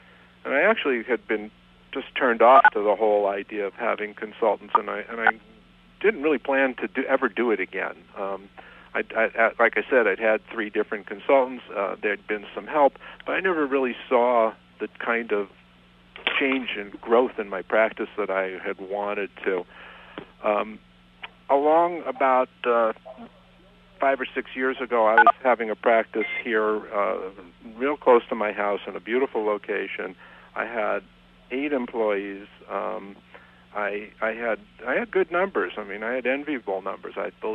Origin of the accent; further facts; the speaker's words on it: Los Angeles, California, United States; I grew up in Los Angeles, and I've never really left the Los Angeles area.